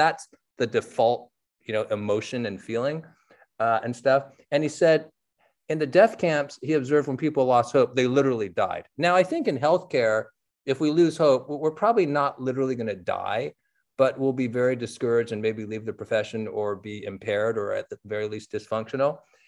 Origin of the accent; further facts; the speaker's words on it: San Francisco, California, United States; I grew up in San Francisco reading the Chronicle.